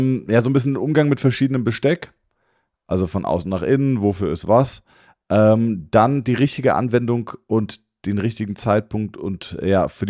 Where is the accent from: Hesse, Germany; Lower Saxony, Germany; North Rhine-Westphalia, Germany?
Hesse, Germany; Groß-Gerau; Und es gab in Groß-Gerau, wo ich aufgewachsen bin